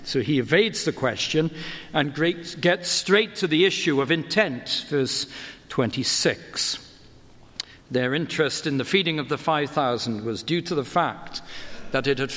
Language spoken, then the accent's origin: English; United Kingdom; now in United States; I said, I'm from Britain, but I live in America.